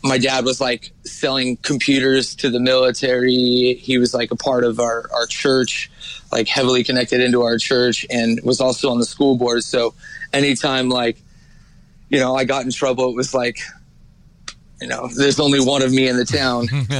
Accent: California, United States; also born or lived in Provo, Utah; No, so basically all I remember from growing up is California. Like, I was born in Provo, Utah. I was a BYU baby. I grew up in an LDS family.

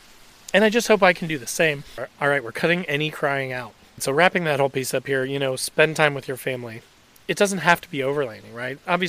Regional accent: Indiana, United States; from everything that I've learned from growing up in Southern Indiana

